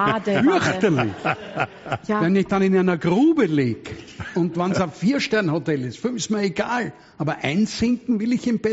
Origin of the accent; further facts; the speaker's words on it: Vienna, Austria; ich bin ein Wiener, was in Österreich nicht immer ein Vorteil ist.